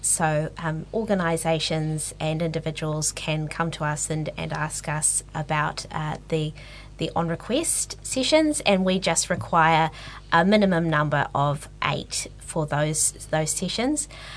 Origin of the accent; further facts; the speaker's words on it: Auckland, New Zealand; now in Hamilton, New Zealand; I grew up in Auckland, but now reside in the beautiful Kirikiriroa, Hamilton, and I love it here.